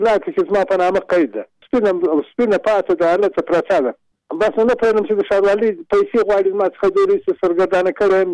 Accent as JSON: {"language": "Pashto", "region": "Nimruz", "country": "Afghanistan", "lives_now": "Kabul, Afghanistan", "said": "ټلیفون مې د کابل کړی اصلا زه د نیمروز ولایت یم"}